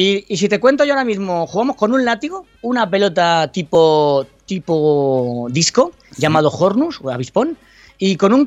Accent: Spain; Incluso me comí hasta el envoltorio del ketchup y batí el récord de estos americanos siendo español, que tiene mucho mérito.

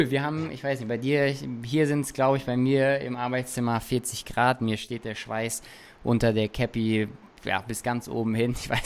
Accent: Germany; dass wir als Deutsche irgendwie nicht so gut verkaufen können

